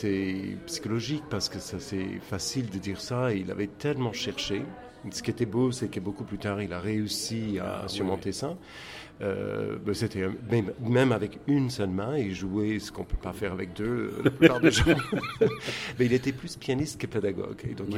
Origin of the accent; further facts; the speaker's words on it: Baltimore, Maryland, United States; donc j'avais l'intention de rester aux États-Unis et je suis rentré dans ma ville natale qui est Baltimore